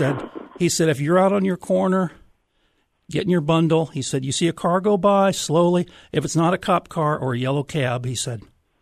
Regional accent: Des Moines, Iowa, United States; I grew up in Des Moines. And in 1982, I was managing a record store in Des Moines

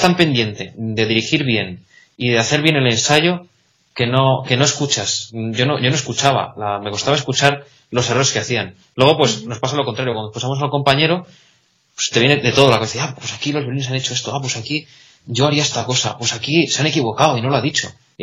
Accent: Salamanca, Castile and León, Spain; moved away; yo soy de Salamanca y en Cataluña pues está todo más caro

